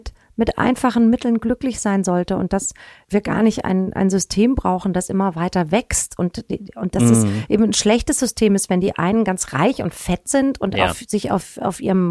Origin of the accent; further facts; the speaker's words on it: Spessart, Germany; Ich bin im Spessart aufgewachsen, ne? Das war so meine Welt.